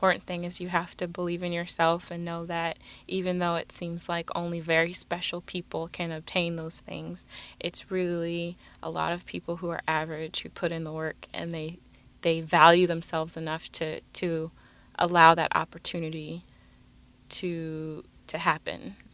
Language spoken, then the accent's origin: English; Florida, United States; Yeah, so I'm originally from Florida.